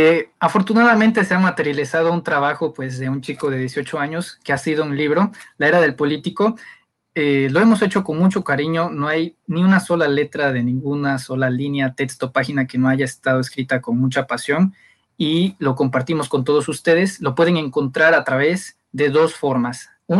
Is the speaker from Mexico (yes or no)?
yes; Tabasco, Mexico; Como sabes, yo soy tabasqueño.